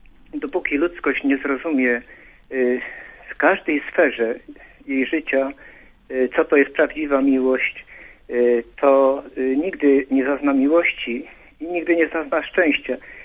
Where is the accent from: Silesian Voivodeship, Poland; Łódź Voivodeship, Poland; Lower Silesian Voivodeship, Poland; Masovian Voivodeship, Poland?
Łódź Voivodeship, Poland; Łowicz; jestem z Łowicza.